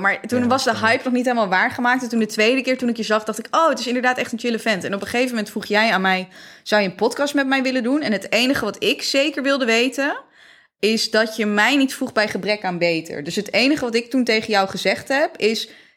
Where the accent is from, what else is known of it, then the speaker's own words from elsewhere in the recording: Zeewolde, Flevoland, Netherlands; met een vriendinnetje van mij uit Zeewolde... waar ik ben opgegroeid.